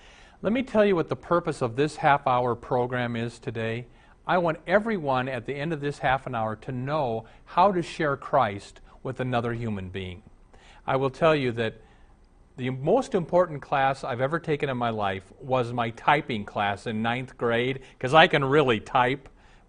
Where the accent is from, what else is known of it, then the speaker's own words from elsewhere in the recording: Omaha, Nebraska, United States; When I was raised in Omaha, two of my buddies were atheists, David and Jeff.